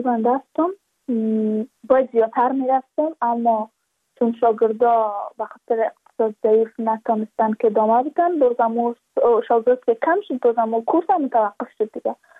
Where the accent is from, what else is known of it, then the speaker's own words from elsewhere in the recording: Badakhshan, Afghanistan; چون ما از بدخشان هستیم، یعنی منطقه دور دستش